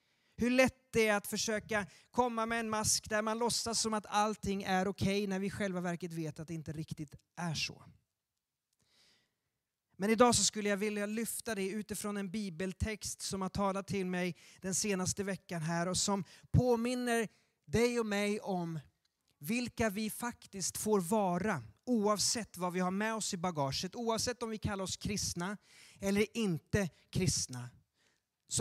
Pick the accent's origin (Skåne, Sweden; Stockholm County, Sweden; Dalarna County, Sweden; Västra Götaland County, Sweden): Dalarna County, Sweden; Leksand; Och jag växte upp med hockey i Leksand.